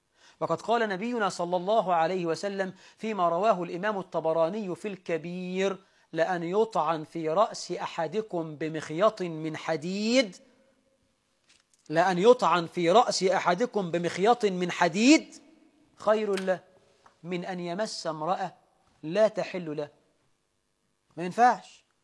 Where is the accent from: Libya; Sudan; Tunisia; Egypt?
Egypt; عندنا في مصر